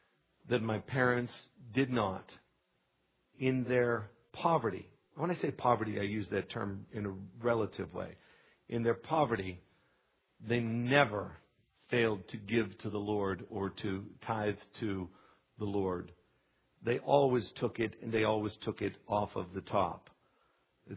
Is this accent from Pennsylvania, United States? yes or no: yes; Pennsylvania, United States; As I was raised in Western Pennsylvania, and by no means were we raised in poverty, but by 21st century New York standards, We were a pretty poor family.